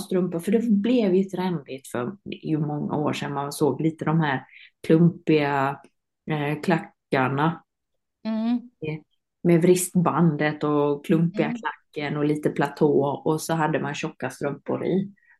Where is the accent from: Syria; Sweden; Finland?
Finland; Nej, men jag är ju från Finland.